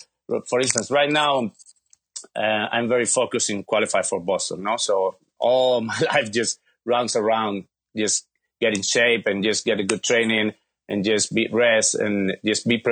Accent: Valencia, Valencian Community, Spain; now in New York, United States; because I'm from Valencia, I'm not from Madrid or Barcelona.

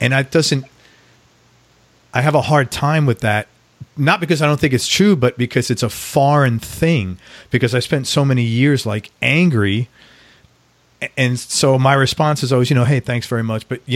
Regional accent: New York City, New York, United States; I'm from New York City, but this sounds like very California, like people's energy.

